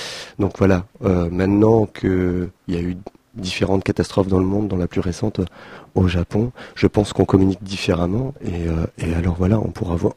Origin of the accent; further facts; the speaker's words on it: Brennilis, Brittany, France; je viens de Brennilis en fait en France